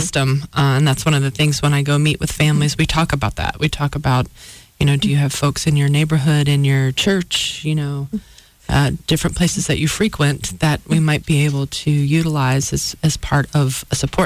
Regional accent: North Carolina, United States; I grew up in North Carolina.

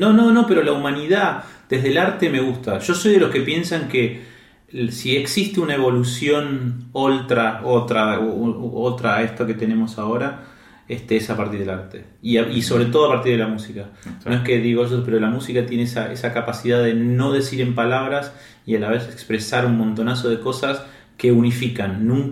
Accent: Argentina; Yo soy argentino, nosotros todos somos.

